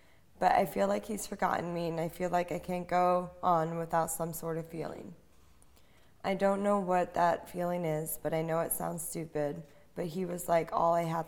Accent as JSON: {"language": "English", "region": "New York", "country": "United States", "said": "from New York."}